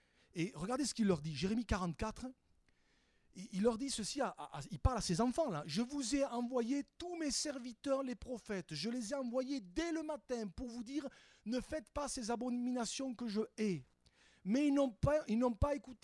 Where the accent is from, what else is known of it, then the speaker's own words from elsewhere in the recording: France; Nous, on est des Gaulois. On est des Gaulois, nous.